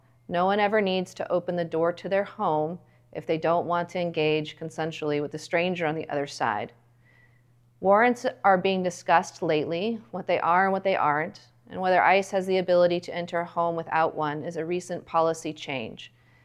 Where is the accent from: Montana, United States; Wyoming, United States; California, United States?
Wyoming, United States; Most of our detentions, at least in the center of the country, and I'm from Wyoming